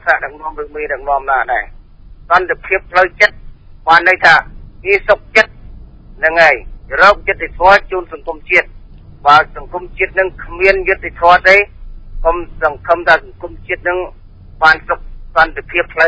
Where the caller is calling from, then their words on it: Prey Veng, Cambodia; មកខ្ញុំមកពីព្រៃវែង